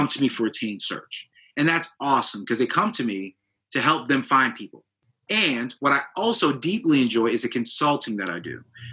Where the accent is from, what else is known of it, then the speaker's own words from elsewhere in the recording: Jersey City, New Jersey, United States; but I'm also from Jersey City, New Jersey.